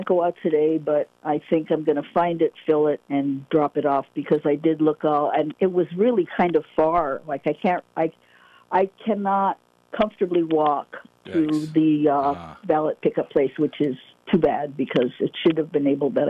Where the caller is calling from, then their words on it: Altadena, California, United States; I live in Altadena, Pasadena area, L.A. County.